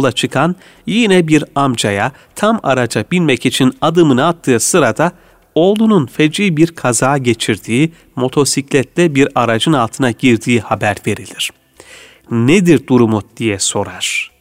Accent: Adana, Turkey; memleketim soruluyor. Türkiye'deki şehrim. Adana diyorum. Adana diyebilirim. Orada doğduk, büyüdük, yedik, içtik, yaşadık.

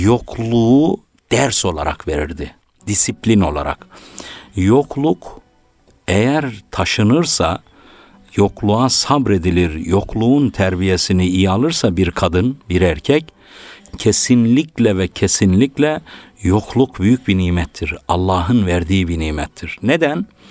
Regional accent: Tokat, Turkey; memleketim Tokat'ta ya.

